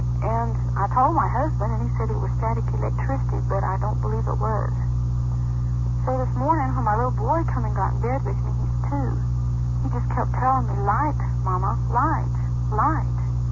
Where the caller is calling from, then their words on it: Farmington, New Mexico, United States; From Farmington, New Mexico.